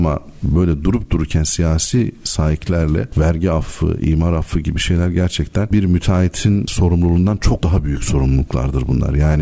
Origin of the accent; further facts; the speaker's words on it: Elazığ, Turkey; Ben Elazığlıyım.